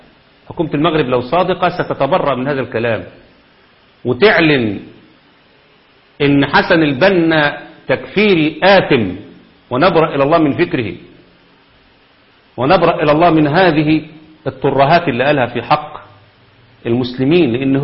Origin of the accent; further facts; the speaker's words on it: Egypt; الان يعني هنا عندنا في مصر